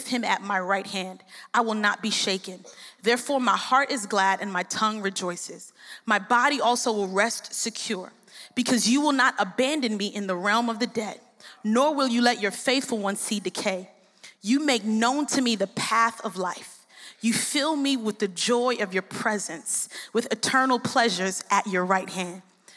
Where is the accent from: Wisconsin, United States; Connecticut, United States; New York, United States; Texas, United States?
New York, United States; Brooklyn; I come from a different place. I come from Brooklyn, New York. I think that we have the best pizza.